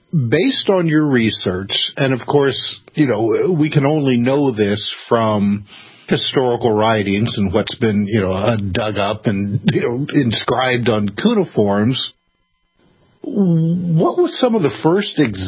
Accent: Midwest, United States; Well, being a Midwesterner, you know, our diets are pretty, and I don't want to say normal

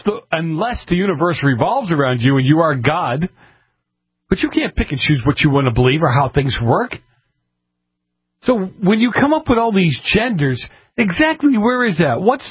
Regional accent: Massachusetts, United States; Some of the really whack stories come out of Massachusetts, my home state.

